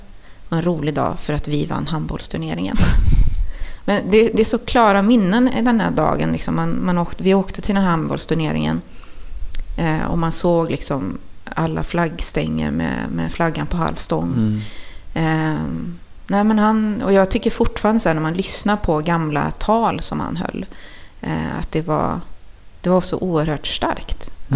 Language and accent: Swedish; Västra Götaland County, Sweden; som också var från miljonprogramsområde på samma sätt som jag var uppväxt på Kronogården.